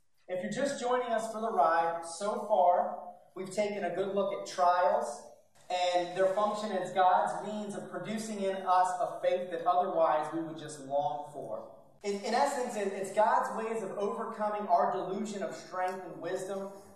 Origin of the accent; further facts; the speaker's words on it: Maryland, United States; There I was in the cul-de-sac in the neighborhood that I grew up in Southern Maryland.